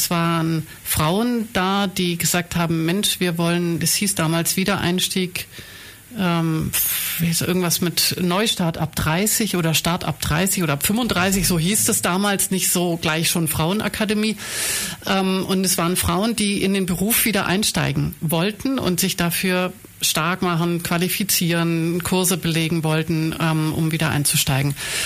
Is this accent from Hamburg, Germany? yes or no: yes; Hamburg, Germany; moved away as an adult; also born or lived in Munich; Nein, also ich bin gebürtige Hamburgerin. Mhm. Und habe nach dem Abitur bin ich dann tatsächlich aus Hamburg weg und habe dann war 2 Jahre im Ausland